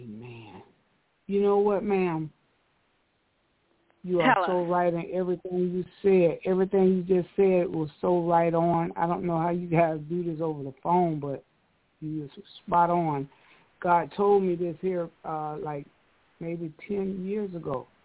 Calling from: Florida, United States; I'm calling from Florida.

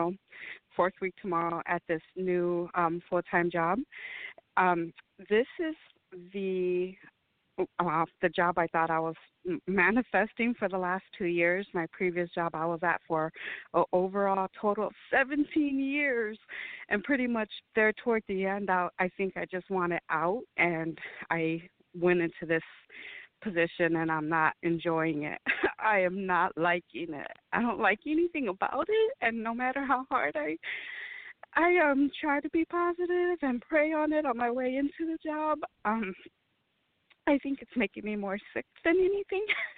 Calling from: Indiana, United States; I'm calling from Northwest Indiana.

